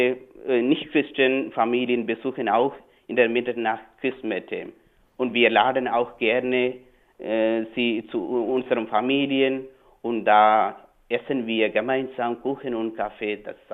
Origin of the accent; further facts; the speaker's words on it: Kerala, India; German is a second language; now in Germany; ich kann Ihnen nur von Kerala etwas erzählen. Das ist mein Heimatland.